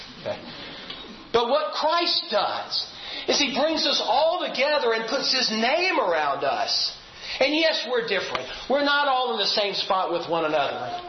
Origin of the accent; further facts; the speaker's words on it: United States; I'm white, he's black, I'm from America, he's not